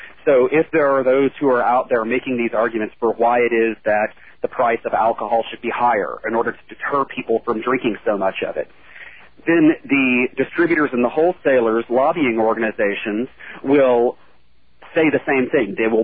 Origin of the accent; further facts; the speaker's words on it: Texas, United States; now in California, United States; Actually, I grew up in Texas, and now I live in California, so I can kind of compare.